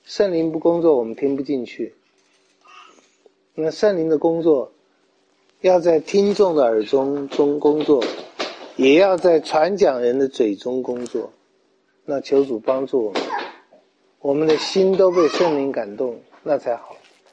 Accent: China; 我们信，在不信主的人会讲一句话，我们中国人也会讲，条条道路通罗马。

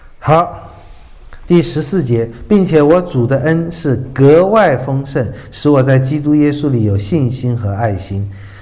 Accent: China; 我们中国人的可怜的地方就在这里

